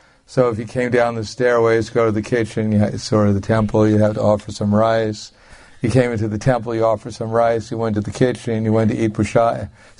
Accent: New York, United States; I was from New York, and in New York we didn't like to bow down to anyone.

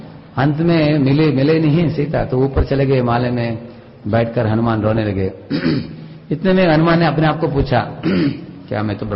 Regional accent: Tamil Nadu, India; accent: Tanglish; Hindi is a second language; जैसे मैं तमिलनाडु से हूं, मेरा इंग्लिश को बोलते हैं टंग्लिश बोलते हैं इसको, तमिल प्लस इंग्लिश टंग्लिश।

